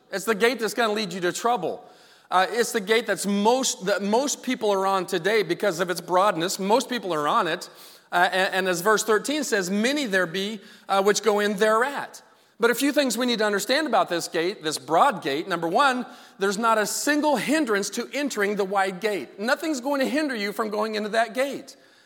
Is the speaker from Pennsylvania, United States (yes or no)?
no; Kansas, United States; I grew up in Kansas, and I've been out bird hunting out in the middle of nowhere in the fields of Kansas